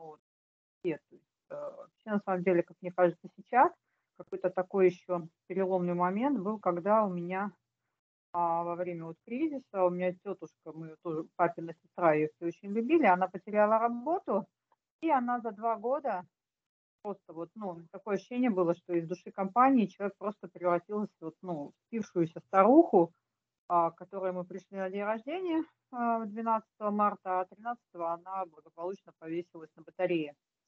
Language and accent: Russian; Saint Petersburg, Russia; Я алкоголичка из Санкт-Петербурга.